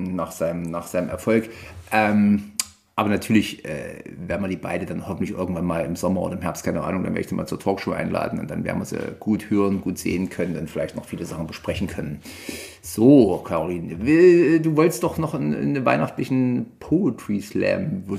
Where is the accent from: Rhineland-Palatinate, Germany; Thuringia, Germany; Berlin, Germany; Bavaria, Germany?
Thuringia, Germany; Ja, aber wir sind doch Thüringer, Jonathan.